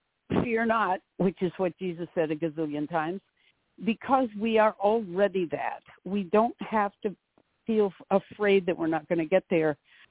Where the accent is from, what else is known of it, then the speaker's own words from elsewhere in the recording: North Haven, Connecticut, United States; his book happens to have been published in a town right next to my hometown, North Haven, Connecticut.